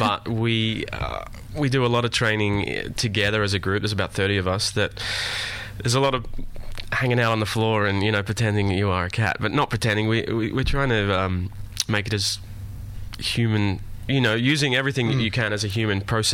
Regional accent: Mornington, Victoria, Australia; moved away as an adult; also born or lived in St Kilda; I haven't lived in Melbourne. I was originally from Mornington and then moved to St Kilda and did all that for 5 years and then moved away to LA, New York, and then to London.

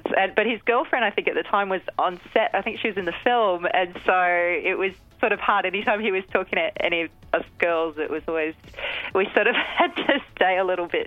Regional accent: Australia; accent: Australian; I actually made a goal of like hanging out with more Aussies so I wouldn't lose my accent.

